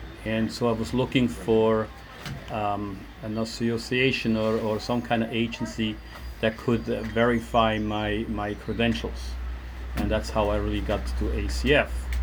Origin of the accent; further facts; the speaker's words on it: Switzerland; I'm from Switzerland and got my education there.